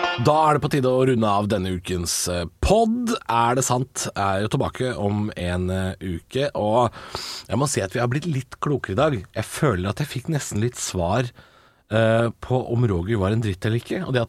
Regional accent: Drammen, Buskerud, Norway; da jeg vokste opp i Drammen på 90-tallet

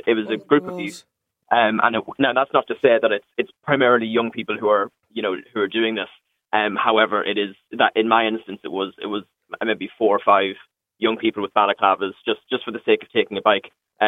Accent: Monaghan, Ulster, Ireland; I'm from Monaghan myself.

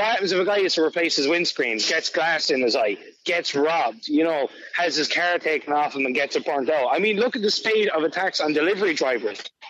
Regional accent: Blanchardstown, Leinster, Ireland; I'm originally from Blanchardstown, okay? And it was a shithole 23 years ago when we moved out.

